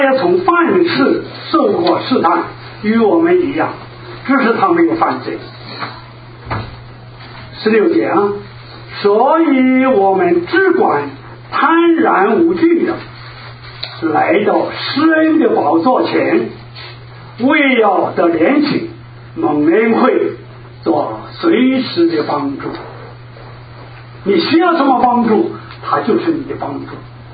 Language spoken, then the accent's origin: Chinese; China; 那我们中国人说宝贝啊啊